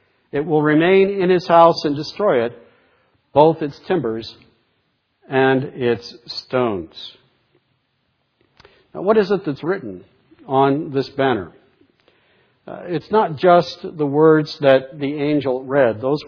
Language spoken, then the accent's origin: English; East Coast, United States; When I was growing up on the East Coast, we'd go to the beach in Massachusetts and in Lynn